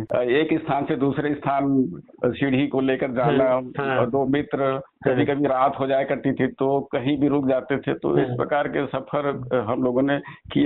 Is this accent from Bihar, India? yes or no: no; Madhya Pradesh, India; born there; मेरा जन्म सतपुड़ा की वादियों में हुआ है, समझ लीजिए।